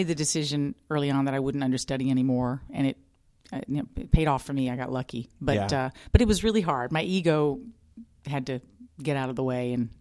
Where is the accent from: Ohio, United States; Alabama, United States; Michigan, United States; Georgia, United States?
Alabama, United States; Birmingham; born there; Well, I was born in Birmingham, Alabama